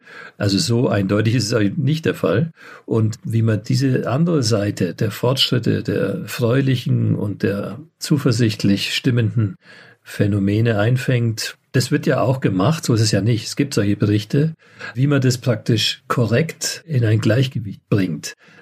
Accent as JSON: {"language": "German", "region": "Bavaria", "country": "Germany", "said": "Und ich komme noch aus Nordbayern, wo es besonders schlimm war"}